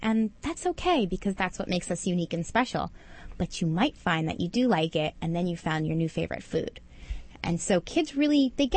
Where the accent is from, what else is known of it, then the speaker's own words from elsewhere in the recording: Queens, New York, United States; born there; I was born in Queens, so I was very, very proud of 244, and I'm blown away with that school.